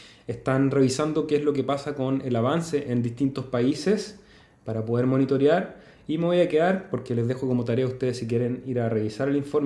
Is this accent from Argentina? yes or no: no; Chile; nosotros somos chilenos, aunque yo no estoy allá en este momento